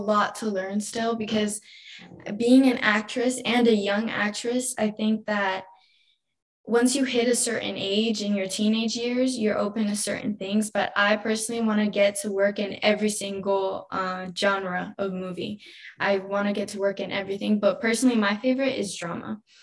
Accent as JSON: {"language": "English", "region": "New York", "country": "United States", "tie": "born or raised there", "said": "she really loved that I was actually born and raised in New York"}